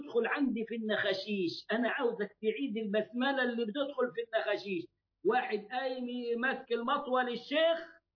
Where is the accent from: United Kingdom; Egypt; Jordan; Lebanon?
Egypt; Upper Egypt; إحنا عندنا في الصعيد نحرج بالجيم،